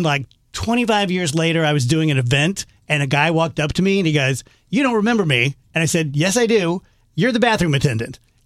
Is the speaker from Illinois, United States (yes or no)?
yes; South Roxana, Illinois, United States; I'm from South Roxana